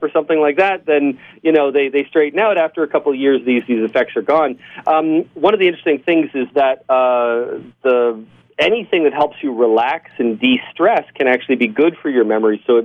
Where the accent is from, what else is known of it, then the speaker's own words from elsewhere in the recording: Canada; now in Buffalo, United States; Right now I'm based in Buffalo, but I'm a dual citizen, so I'm Canadian and American.